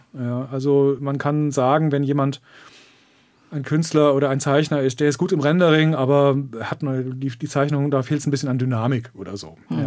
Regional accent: Frankfurt, Hesse, Germany; now in Berlin, Germany; Ich komme ja aus Frankfurt am Main und das ist halt eine sehr viel Business, sehr viel Finanz und Hektik.

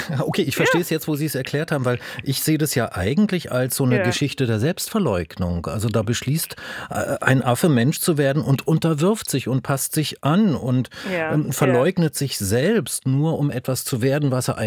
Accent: Potsdam, Brandenburg, Germany; Gerade in den 80er Jahren in der DDR, ich bin ja Potsdamer, ne?

